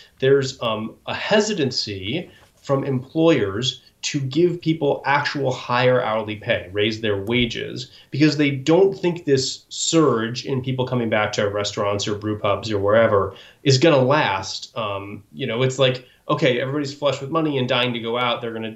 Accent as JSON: {"language": "English", "region": "Oregon", "country": "United States", "said": "Well, first off, I'm from Oregon, and we never mess up IPA versus IPO, really."}